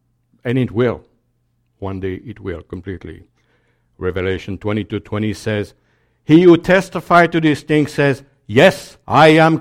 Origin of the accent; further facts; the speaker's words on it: France; accent: French; English is a second language; Or I pronounce that pretty badly because of my French accent, but you'll forgive me.